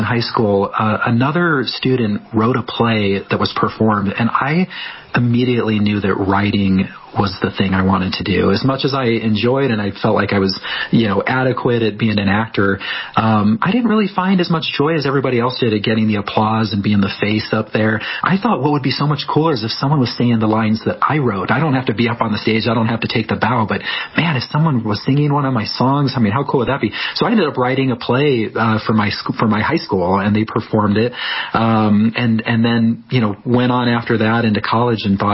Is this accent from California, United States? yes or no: no; Omaha, Nebraska, United States; I grew up in Omaha, Nebraska.